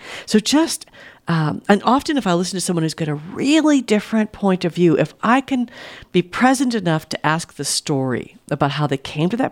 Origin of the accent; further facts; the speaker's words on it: East Coast, United States; And I'm from the East Coast, so I can beat that number. I can talk way faster than that, because that's what we did on the East Coast.